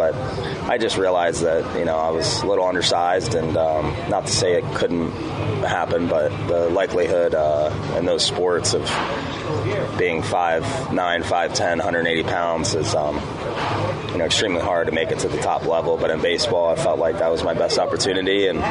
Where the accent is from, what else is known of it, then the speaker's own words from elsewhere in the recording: Cincinnati, Ohio, United States; born there; Well, I was born in Cincinnati